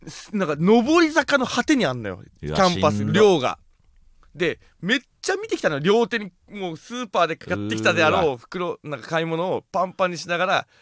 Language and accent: Japanese; Oshamambe, Hokkaido, Japan; 俺の地元おしゃまんべ町にもなぜか